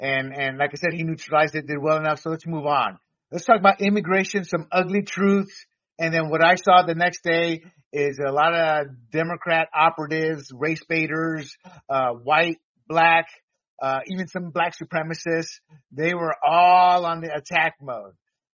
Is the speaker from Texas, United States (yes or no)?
no; North Carolina, United States; also born or lived in Panama; And I come from the South. After we moved from Panama, we moved to North Carolina.